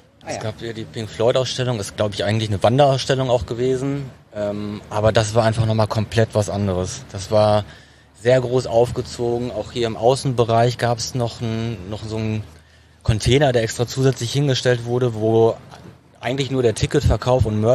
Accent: Dortmund, North Rhine-Westphalia, Germany; born there; ich bin gebürtiger Dortmunder

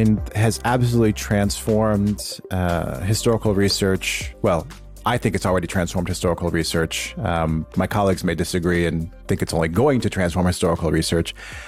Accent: Buffalo, New York, United States; So my hometown in the United States is Buffalo, New York

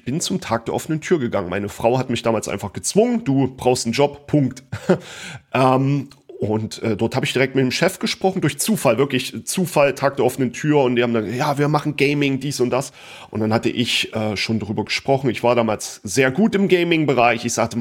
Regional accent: East Germany, Germany; Ich komme aus dem Osten und habe dort in einem Ort gelebt mit einer Kaserne, ganz normal.

